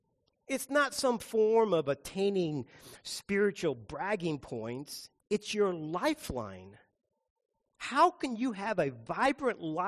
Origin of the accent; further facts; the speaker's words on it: Boulder, Colorado, United States; Some of you know I grew up in Boulder. I used to ride my bike by there all the time.